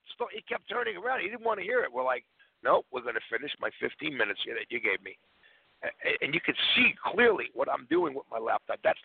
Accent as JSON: {"language": "English", "region": "East Coast", "country": "United States", "tie": "born or raised there", "said": "Mark, I grew up on the East Coast. Mine begins with a zero."}